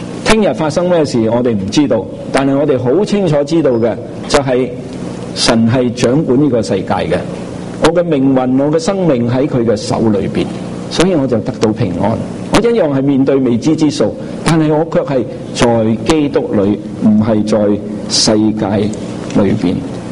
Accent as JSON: {"language": "Cantonese", "country": "China", "said": "可以透过我哋中国人去思想。"}